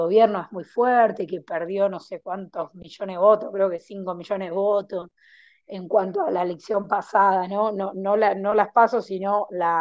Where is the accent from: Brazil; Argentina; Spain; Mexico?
Argentina; Ramos Mejía, Buenos Aires Province; yo soy de Ramos Mejía, vivo en Ramos Mejía hace un año